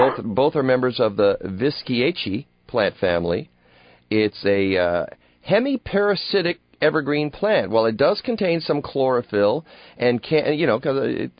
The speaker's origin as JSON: {"language": "English", "town": "Detroit", "region": "Michigan", "country": "United States", "tie": "born or raised there", "said": "Because I grew up in Detroit. I mean, the one place where Canada is south of the United States."}